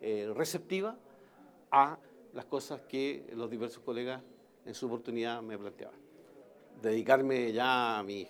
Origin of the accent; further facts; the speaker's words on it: Castro, Los Lagos, Chile; born there; voy a estar en mi ciudad natal, en Castro